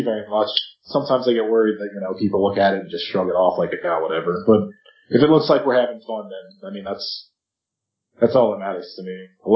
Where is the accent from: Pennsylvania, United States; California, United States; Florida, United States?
Pennsylvania, United States; I'm from Pennsylvania, and you know, I grew up drinking Yingling